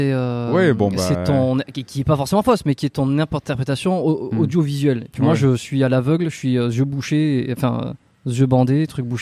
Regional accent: Dax, Nouvelle-Aquitaine, France; tous les deux, on est originaire de la France, du sud-ouest de la France, plus précisément d'Ax, une petite ville thermale dans les Landes.

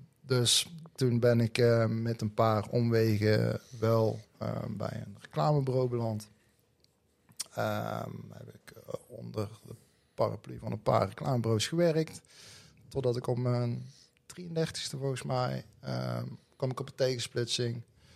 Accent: Eindhoven, North Brabant, Netherlands; Ik ben echt Eindhovenaar, weet wel.

